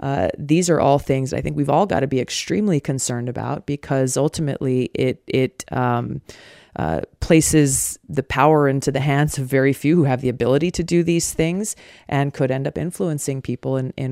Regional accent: Hawaii, United States; Growing up in Hawaii, it may not surprise you that my playground was in the ocean and in the mountains

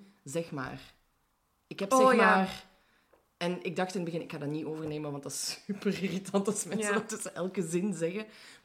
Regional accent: Limburg, Netherlands; Ik hoorde wel dat ik uit Limburg kom, maar ik heb niet echt zo'n dialect meegekregen.

